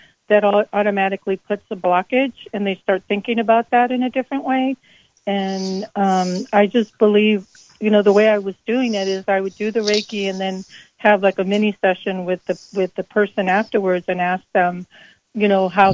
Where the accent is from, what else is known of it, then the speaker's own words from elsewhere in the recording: New Mexico, United States; I'm currently living in California. I'm originally from New Mexico.